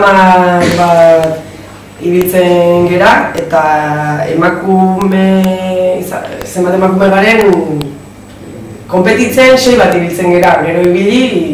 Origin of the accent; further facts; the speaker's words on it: San Sebastián, Basque Country, Spain; hogeita mazazpi urte dauzkat, Donostiarra naiz.